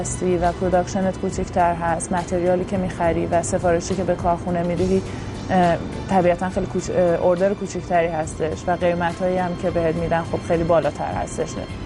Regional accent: Iran; moved away as an adult; now in New York, United States; من از ایران مستقیم اومدم نیویورک

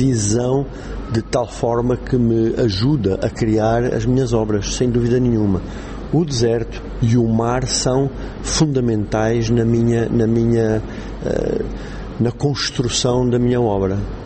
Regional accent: Namibe, Angola; eu sou natural do Namibe, a minha família é uma família que de muitas gerações no Namibe, e todas as histórias têm um pouco a ver com o meu sul, o meu Namibe, o meu deserto, como eu costumo dizer.

